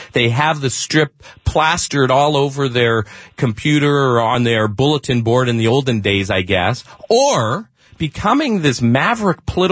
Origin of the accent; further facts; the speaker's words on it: Canada; now in United States; Being a Canadian, I can't vote here. And in Canada, I haven't been there in 30 years